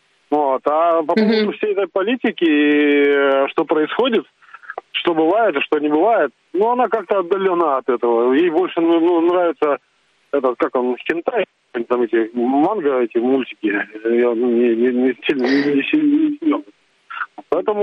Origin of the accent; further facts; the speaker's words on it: Saint Petersburg, Russia; Я из Санкт-Петербурга